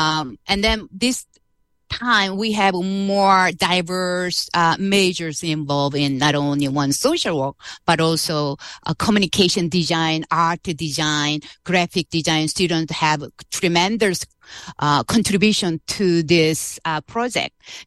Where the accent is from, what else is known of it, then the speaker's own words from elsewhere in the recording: Seoul, South Korea; moved away; I came originally from South Korea. I was born and raised in Seoul, South Korea.